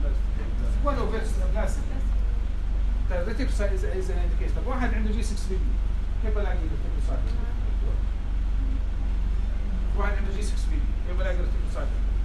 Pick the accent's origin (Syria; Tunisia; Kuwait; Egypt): Syria; أنا سوري أنا بطول عليكم